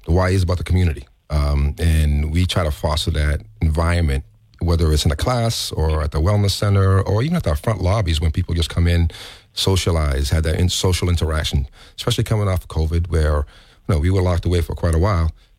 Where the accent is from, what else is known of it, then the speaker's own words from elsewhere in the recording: Taunton, Massachusetts, United States; I was one of those kids growing up in Taunton that couldn't afford a membership.